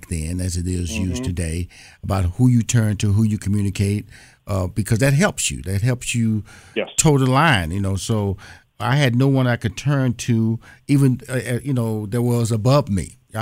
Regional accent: Houston, Texas, United States; But I'm born and raised in Houston, Texas, so I'm a Southern boy.

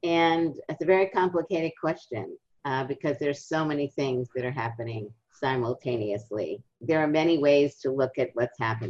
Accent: Brooklyn, New York, United States; And in the neighborhood that we lived in, I grew up in Brooklyn.

